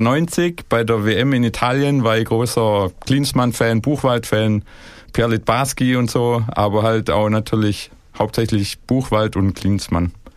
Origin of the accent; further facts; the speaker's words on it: Schorndorf, Baden-Württemberg, Germany; Ich bin halt der Schwab. Und sonst mein Bezug zum VfB ist, also ich bin in Schorndorf geboren und aufgewachsen.